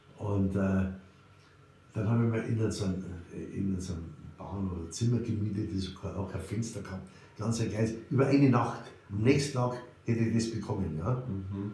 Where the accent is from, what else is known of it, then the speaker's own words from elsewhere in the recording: Hebertsfelden, Bavaria, Germany; Ich bin aufgewachsen in Hebertsfelden, das ist zwischen Eckenfeld und Verkehren, elterlicherseits von meinem Vater.